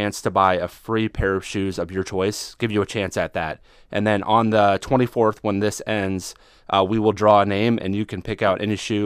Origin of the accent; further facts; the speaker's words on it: Fort Dodge, Iowa, United States; now in Atlantic, United States; So I'm originally from Fort Dodge, Iowa.